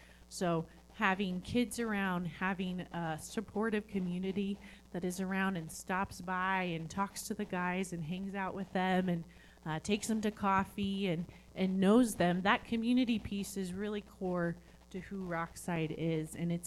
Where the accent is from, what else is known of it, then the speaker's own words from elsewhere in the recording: Etna, California, United States; And we are from Scott Valley, or Etna, California, which feels very similar here to Garden Valley.